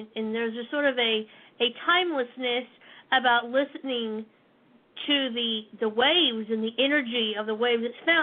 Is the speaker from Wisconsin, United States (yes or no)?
no; Virginia Beach, Virginia, United States; I grew up in Virginia Beach, so, you know, we had the opportunity to go fairly often